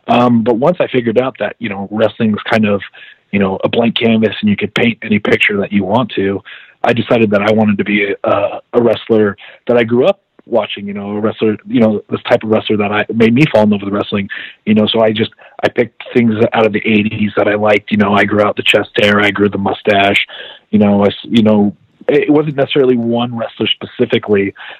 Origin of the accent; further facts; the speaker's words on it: Los Angeles, California, United States; living in Los Angeles, growing up in Los Angeles, it made it this easier for me.